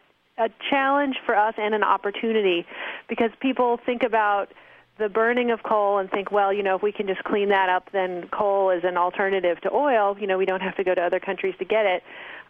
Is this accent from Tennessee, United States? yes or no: yes; Tennessee, United States; I grew up in East Tennessee, right outside of the Great Smoky Mountains National Park